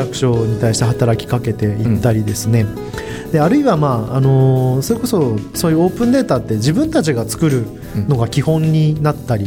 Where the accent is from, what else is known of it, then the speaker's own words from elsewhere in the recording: Tokyo, Japan; 私東京出身で、